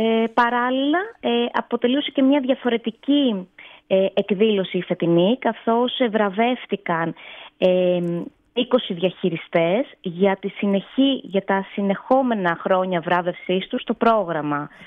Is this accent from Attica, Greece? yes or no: no; South Aegean, Greece; Έχω τη χαρά να κατάγομαι από δύο πολύ όμορφα νησιά, την Νάξο και τη Σαντορίνη. Είμαι παιδί των Κυκλάδων.